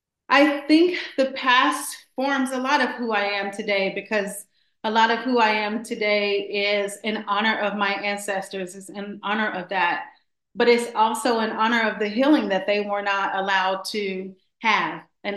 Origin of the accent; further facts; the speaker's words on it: the South, United States; Because we were raised in the South, where you said little and you did what you were told and you did not question it.